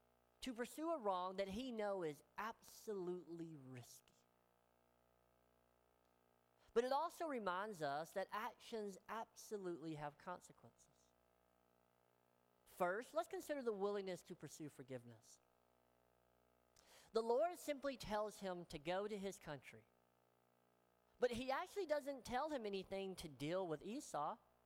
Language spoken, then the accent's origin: English; the South, United States; Hebrew oftentimes has sayings that mean stuff, which I really appreciate because I grew up in the South. We have these sayings that mean stuff.